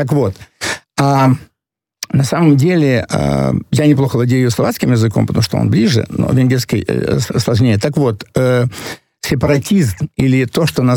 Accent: Uzhhorod, Zakarpattia Oblast, Ukraine; это мои родные края, да. Я жил в Ужгороде, учился, я люблю это место.

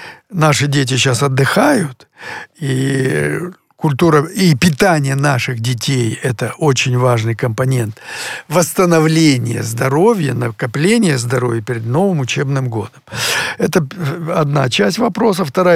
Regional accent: Donbas, Ukraine; Я сам из Донбасса, и знаю, что такое горнодобывающая промышленность.

